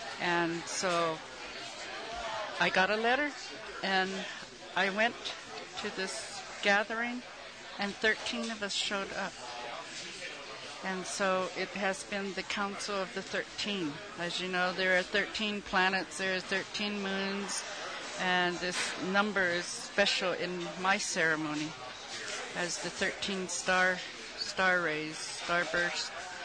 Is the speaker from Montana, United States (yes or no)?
yes; Lame Deer, Montana, United States; I'm a Cheyenne, and I'm from Montana, Lame Deer, Montana